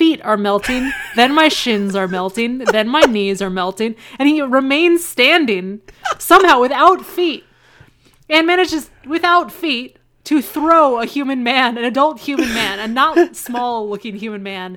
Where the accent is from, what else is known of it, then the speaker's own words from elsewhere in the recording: St. Louis, Missouri, United States; Like, I'm from St. Louis, so we have a lot of cul-de-sacs.